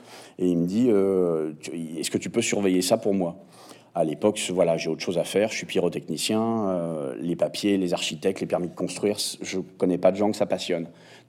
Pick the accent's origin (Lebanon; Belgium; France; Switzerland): France; Moi, je suis français, je vis en région parisienne, je travaille depuis 35 ans, presque 40 ans dans le cinéma